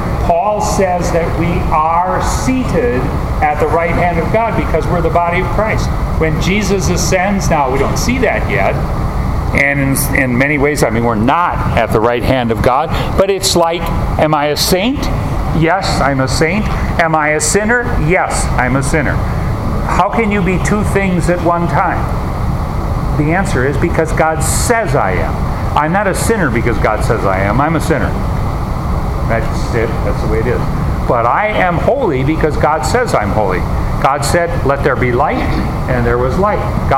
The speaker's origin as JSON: {"language": "English", "region": "Wisconsin", "country": "United States", "tie": "born or raised there", "also_born_or_lived": "Michigan", "said": "when I grew up in Wisconsin and lived in Michigan the first years of my ministry"}